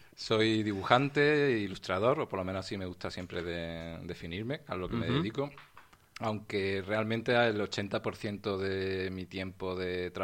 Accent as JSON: {"language": "Spanish", "town": "Córdoba", "region": "Andalusia", "country": "Spain", "moved": "as an adult", "lives_now": "Madrid, Spain", "said": "después de acabar la carrera, básicamente, pues al cabo de poco tiempo me vine aquí a Madrid. Yo soy de Córdoba"}